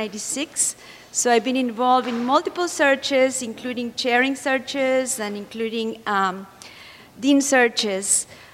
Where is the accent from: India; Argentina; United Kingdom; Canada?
Argentina; English is a second language; moved away as an adult; now in United States; I immigrated to the United States from Argentina after my high school without speaking any English.